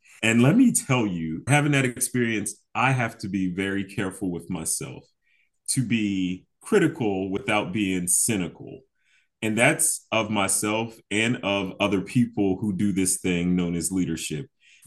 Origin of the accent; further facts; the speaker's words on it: Milford, Delaware, United States; also born or lived in Philadelphia; now in Madison, United States; So I'm an East Coast boy, born and raised. I'm from Milford, which is a very small town in the state of small Delaware. I currently live in Madison, Indiana.